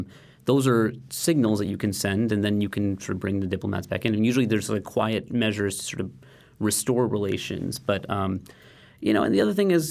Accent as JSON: {"language": "English", "country": "United States", "said": "it's to me as an American, it's a very transgressive set of acts it's committed."}